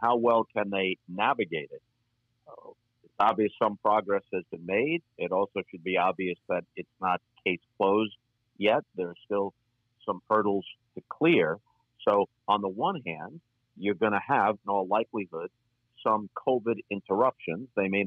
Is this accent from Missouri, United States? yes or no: no; New York, United States; I read in a Nick yearbook as a kid growing up on Long Island